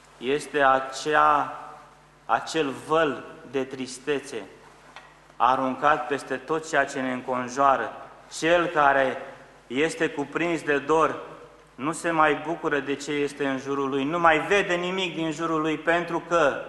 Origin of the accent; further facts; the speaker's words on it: Romania; Noi suntem români, frați creștini. Suntem români.